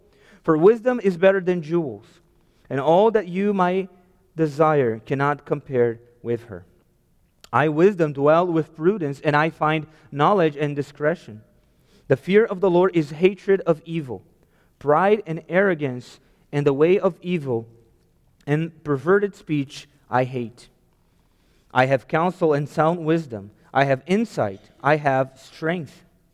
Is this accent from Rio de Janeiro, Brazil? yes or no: yes; Rio de Janeiro, Brazil; I'm from Brazil, and I was raised most part of my life, and I was raised in Rio de Janeiro most part of my life. I lived there.